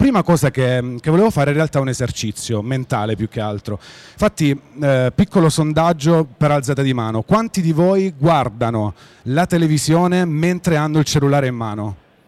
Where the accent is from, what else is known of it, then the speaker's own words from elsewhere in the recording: Apulia, Italy; now in Milan, Italy; Sono pugliese, però vivo a Milano da circa 10 anni, quindi sono adottato